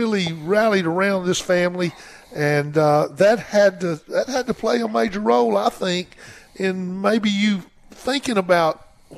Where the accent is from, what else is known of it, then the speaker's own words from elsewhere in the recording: Sylacauga, Alabama, United States; we were playing Sylacauga, my hometown, in a high school B team game.